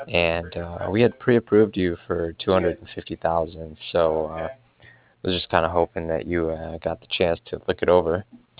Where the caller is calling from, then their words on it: Cardiff, Wales, United Kingdom; I'm calling from Cardiff, and we had sent out two additional offers to him